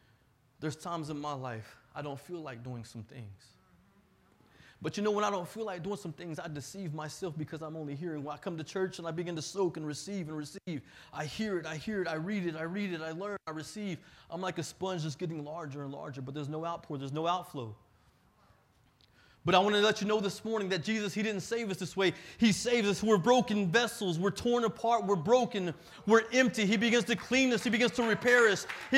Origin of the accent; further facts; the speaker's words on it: Temple, Texas, United States; now in Houston, United States; I grew up in Temple, Texas. My wife, she grew up a little past Dallas. So, you know, we lived in Houston area since 2009. We actually moved into Houston in June this year.